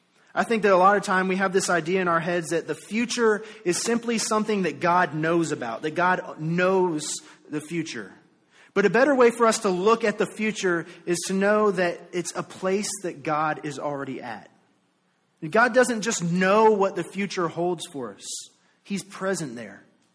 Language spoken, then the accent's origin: English; Virginia, United States; also born or lived in Florida; Now, I'm from the South. Virginia's the South, right? The Northern South. Yeah, the Northern South. I lived in Florida for 5 years, okay? So we'll just say that I am somewhat Southern, okay?